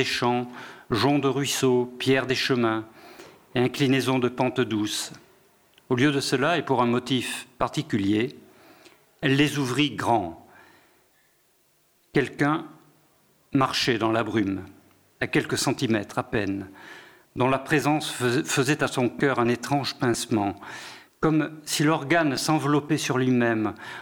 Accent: Bordeaux, Nouvelle-Aquitaine, France; Je suis bordelais moi-même d'origine.

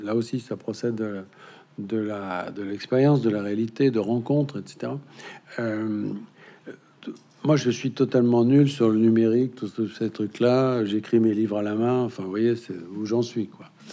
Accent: Centre-Val de Loire, France; Comme on dit chez moi dans le Berry, Dieu me savonne.

